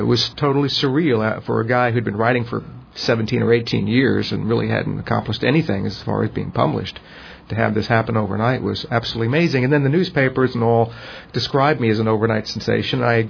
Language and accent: English; Richmond, Virginia, United States; You know, growing up in Virginia and in Richmond, very historical state, a lot of interesting personalities down here. My family's been in Virginia for my mother's side hundreds of years